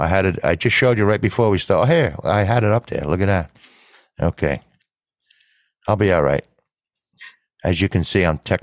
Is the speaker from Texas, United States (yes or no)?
no; Bronx, New York, United States; now in Millbrook, United States; As you know, I'm from the Bronx, too. So I've only been up here, I don't know, 13 years or so.